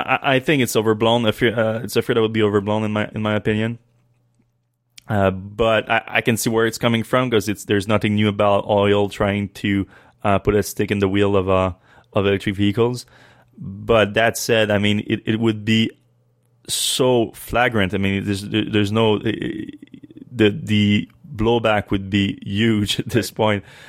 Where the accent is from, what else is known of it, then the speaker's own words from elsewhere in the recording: Canada; Yeah, well, I mean, I'm not the biggest fan of Justin Trudeau